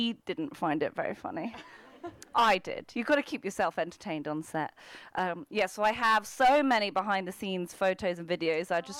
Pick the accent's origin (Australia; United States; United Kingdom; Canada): United Kingdom; but I can't because I'm British and I'm really polite and I say sorry like 12 times in every conversation.